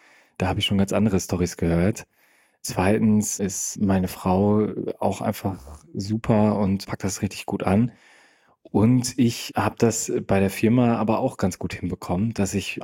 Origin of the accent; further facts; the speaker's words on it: Schleswig-Holstein, Germany; Ich komme aus Schleswig oder aus Kiel oder Eckernförde, also quasi genau aus deiner Ecke.